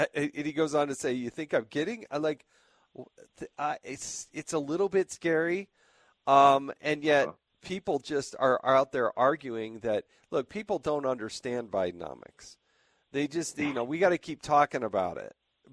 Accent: Utah, United States; Now, look, you're a congressman from South Carolina. I'm from Utah. Sane states, right?

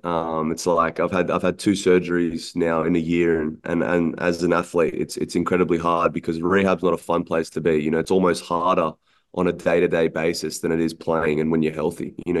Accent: Australia; I was from Australia and I was traveling 6-7 months a year away from my family.

